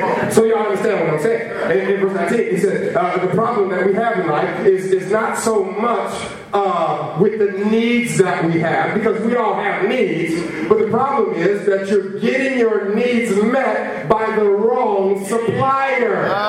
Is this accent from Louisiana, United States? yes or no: no; Los Angeles, California, United States; because I grew up in Los Angeles, and I know this is a Philadelphia area.